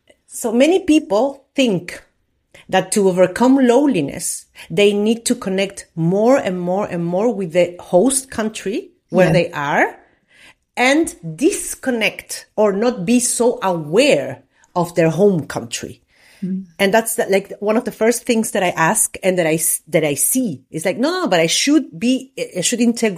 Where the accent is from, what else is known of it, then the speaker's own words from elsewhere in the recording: Valparaíso, Chile; English is a second language; I don't know how you see it, but that's a Valparaíso. That's my hometown.